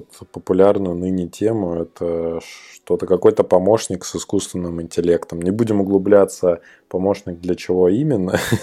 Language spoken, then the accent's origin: Russian; Ukhta, Komi Republic, Russia; Я, кстати говоря, тоже оттуда, я из Ухты